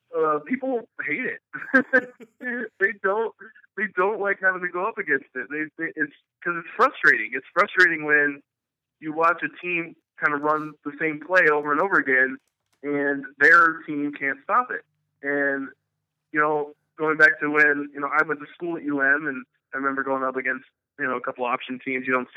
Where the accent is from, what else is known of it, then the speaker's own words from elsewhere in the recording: Julian, California, United States; I grew up in a small town of Julian, California.